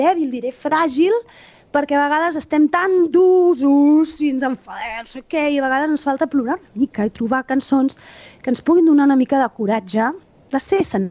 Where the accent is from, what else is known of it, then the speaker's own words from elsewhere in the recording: Sabadell, Catalonia, Spain; jo torno a Sabadell, ara no, perquè hem estat confinats, però bueno, jo sóc de Sabadell.